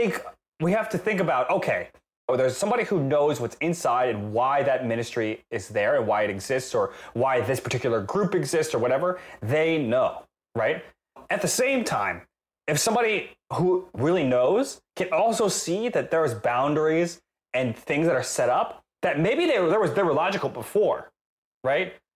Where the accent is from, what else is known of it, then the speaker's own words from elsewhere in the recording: New York, United States; But I as a New Yorker, it's definitely different, right?